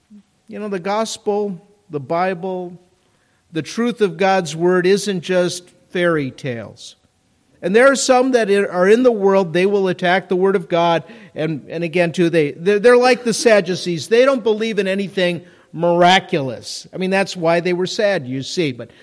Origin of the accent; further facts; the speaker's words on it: St. Paul, Minnesota, United States; you might think I'm not from Minnesota, but I am, yeah, you betcha, don't you know. I grew up in St. Paul. I'm a Westie.